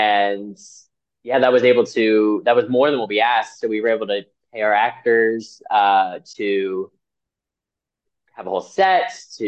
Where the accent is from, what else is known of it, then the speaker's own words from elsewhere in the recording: United States; now in United Kingdom; I'm from the States. I knew I wanted to get out of the States to expand my horizons.